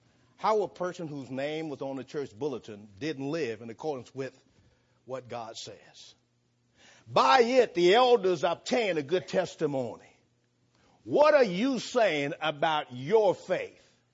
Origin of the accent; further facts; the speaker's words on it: New Orleans, Louisiana, United States; I'm from New Orleans, Louisiana, flatlands.